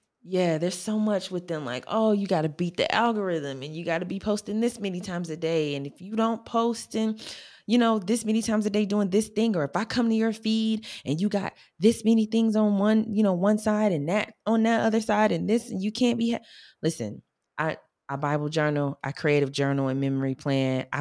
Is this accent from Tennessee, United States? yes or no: no; Detroit, Michigan, United States; I'm from Detroit.